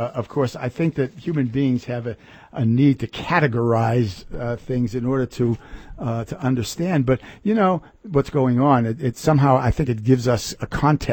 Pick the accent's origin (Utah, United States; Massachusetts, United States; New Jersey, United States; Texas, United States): Massachusetts, United States; Boston; Yeah, I grew up in Boston and went to Boston Latin School, which is really not very far away.